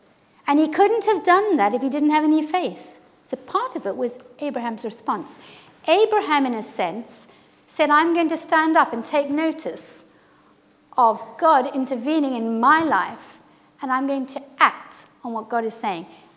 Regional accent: Zimbabwe; And it looks a bit African, and I come from Zimbabwe, so that's why I like it.

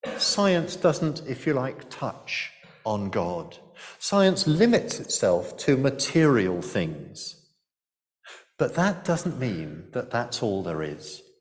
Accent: London, United Kingdom; born there; I was born in London, 1957.

